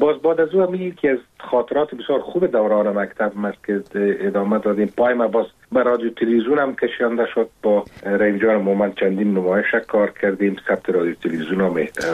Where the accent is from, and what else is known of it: Kabul, Afghanistan; born or raised there